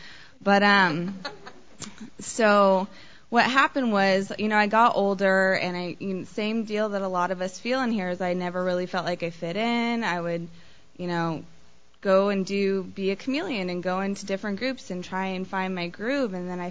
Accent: Sacramento, California, United States; I grew up in Sacramento in a very loving household

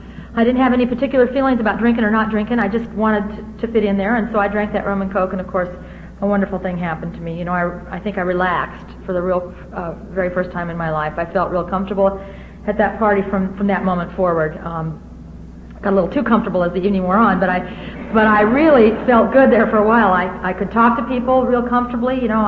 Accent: Newport Beach, California, United States; As it was, I grew up in Newport Beach, and mostly it was beach parties on the weekends.

